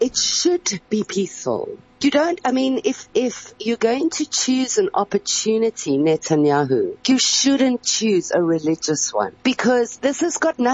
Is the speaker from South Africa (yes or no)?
yes; South Africa; And look how we're handling it as South African